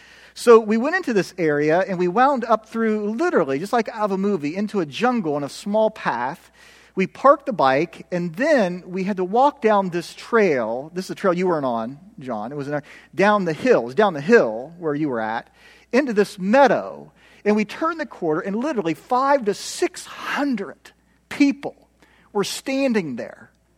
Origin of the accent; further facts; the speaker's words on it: Ohio, United States; I'm from Appalachian, Ohio, and I love stories, so bear with me here.